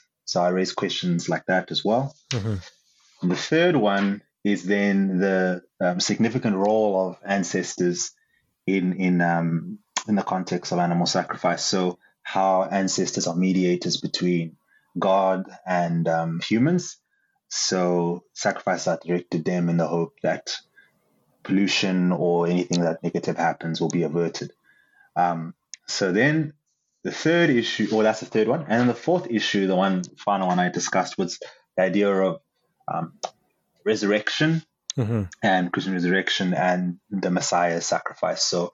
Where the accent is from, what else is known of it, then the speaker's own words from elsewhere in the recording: South Africa; I'm Xhosa from South Africa.